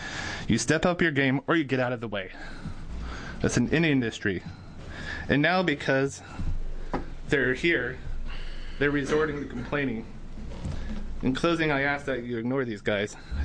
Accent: Portland, Oregon, United States; I'm born and raised in Portland, honestly. Doing this has given me the opportunity to be a tour guide and a representative of this state to tourists.

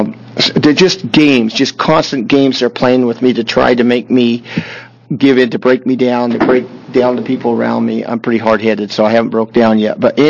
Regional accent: Roseburg, Oregon, United States; Mr. Chairman and members … I'm a rancher from Roseburg, Oregon.

